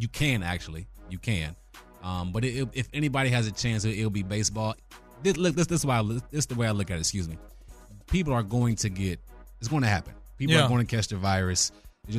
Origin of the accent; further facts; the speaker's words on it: Cleveland, Ohio, United States; I'm from Cleveland